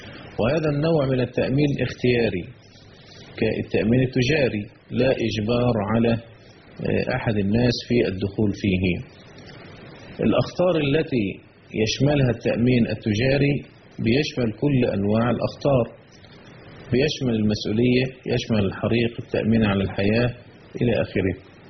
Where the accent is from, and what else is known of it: Egypt